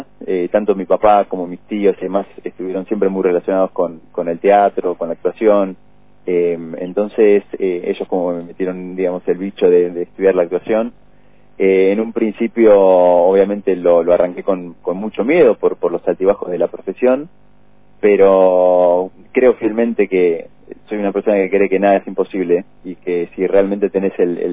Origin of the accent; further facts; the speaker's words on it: Zárate, Buenos Aires Province, Argentina; o que yo veía inalcanzable desde mi adolescencia en Zárate, jamás lo hubiese imaginado.